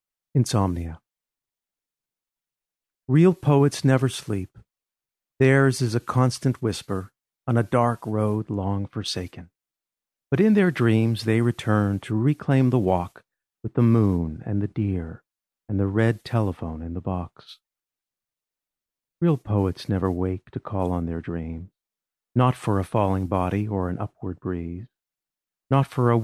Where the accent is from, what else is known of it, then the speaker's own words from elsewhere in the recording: Montreal, Quebec, Canada; born there; Yes, and I was born in Montreal.